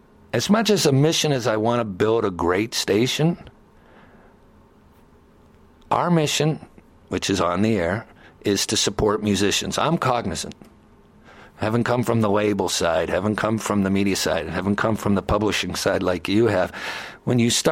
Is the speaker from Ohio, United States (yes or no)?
yes; Cleveland, Ohio, United States; I was fortunate enough as a youngster, growing up outside of Cleveland, Ohio